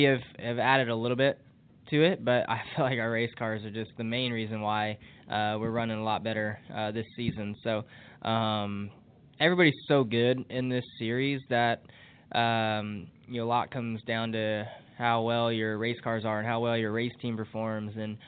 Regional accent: California, United States; I'm from California, so it's kind of like my home race. You know, it's a long ways from Sacramento, but still feels somewhat like home

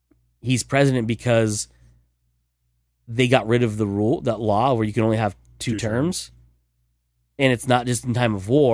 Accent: United States; I should probably know this since I'm American and was born then.

